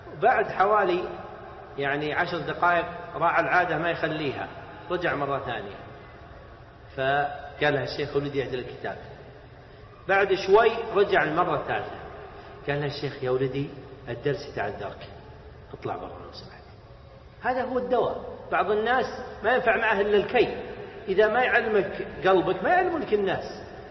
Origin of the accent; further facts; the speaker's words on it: Najd, Saudi Arabia; مرة أحدهم عندنا في نجد